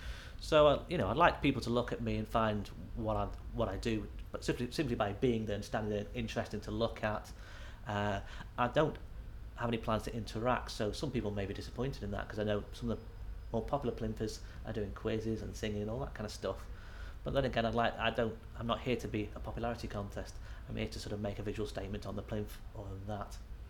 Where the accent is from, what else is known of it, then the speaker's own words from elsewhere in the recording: Southport, North West England, United Kingdom; I'm 42, and I'm from Southport, Northwest England.